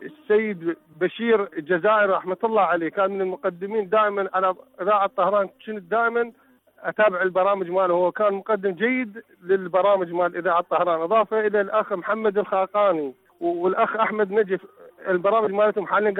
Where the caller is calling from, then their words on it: Iraq; وبعيته وبثها كلش قوي عندنا بالعراق